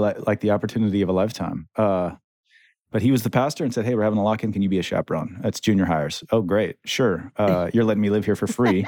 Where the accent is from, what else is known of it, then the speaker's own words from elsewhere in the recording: Michigan, United States; I come from Michigan, small town in central Michigan. And I graduated with 68 other people at the public school.